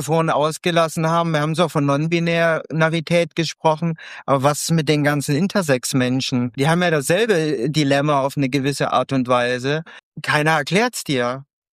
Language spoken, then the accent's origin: German; Chemnitz, Saxony, Germany; ich komme ursprünglich aus Chemnitz